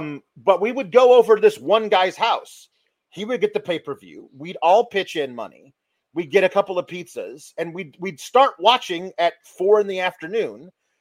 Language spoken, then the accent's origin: English; West Coast, United States; I grew up on the West Coast.